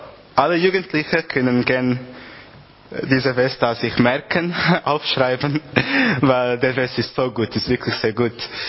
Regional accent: Portugal; German is a second language; now in Germany; als ich klein war, es war so, dass bei uns in Portugal, wir hatten immer Lager, sehr viele Lager, jugendliche Programme, es war sehr toll

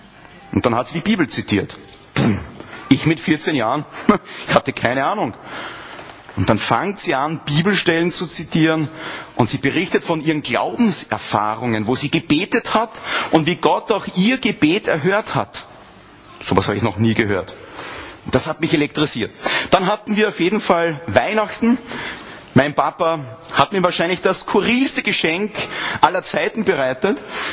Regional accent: Lower Austria, Austria; wir hatten dann in unserem Dorf, wo ich her bin, ich komme aus Niederösterreich, 300 Einwohner, großes Dorf, groß ist übertrieben, wirklich mini, wo jeder jeden kennt.

